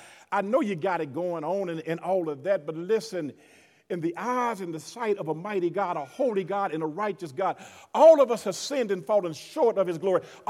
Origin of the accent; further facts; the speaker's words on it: the South, United States; I'm from the South. I'm not ashamed of the chitlins.